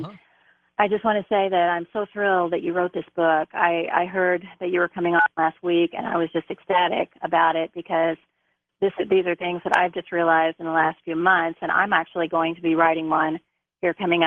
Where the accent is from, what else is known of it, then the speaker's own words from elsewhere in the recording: Kentucky, United States; I grew up in Kentucky, and my father worked for General Electric, and our neighborhood was a suburban neighborhood